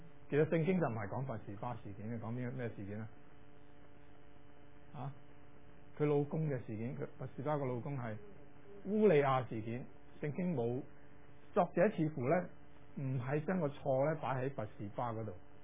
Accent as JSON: {"language": "Cantonese", "country": "Hong Kong", "said": "即系我哋香港人系人哋教"}